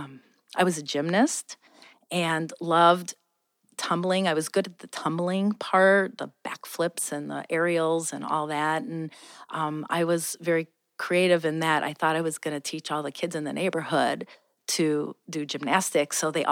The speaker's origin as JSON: {"language": "English", "town": "Cincinnati", "region": "Ohio", "country": "United States", "also_born_or_lived": "Peoria, Illinois", "said": "Or no, I'm from Cincinnati originally, but then lived in Peoria, Illinois."}